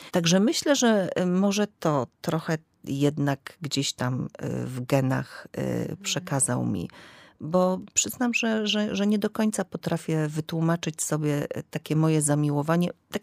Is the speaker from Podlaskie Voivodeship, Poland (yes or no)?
no; Ostrów Wielkopolski, Greater Poland Voivodeship, Poland; ja pochodzę z Ostrowa Wielkopolskiego, zakładałam, że wrócę do Ostrowa i będę nauczycielem.